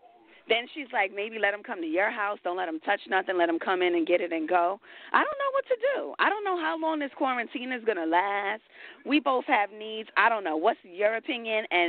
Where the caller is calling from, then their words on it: Connecticut, United States; Connecticut.